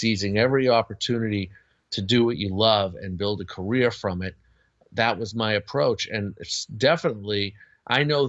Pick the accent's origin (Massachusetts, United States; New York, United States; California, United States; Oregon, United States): Massachusetts, United States; Boston; I grew up in the Boston area, and Gene was local, of course, to the area